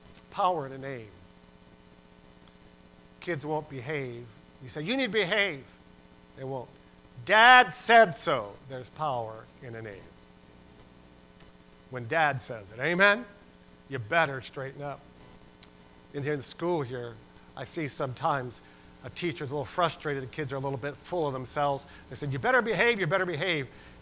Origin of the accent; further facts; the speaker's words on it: New York, United States; I grew up in Western New York, and I grew up on a street named Steinhoff Road, and that's Steinhoff and Butts Road.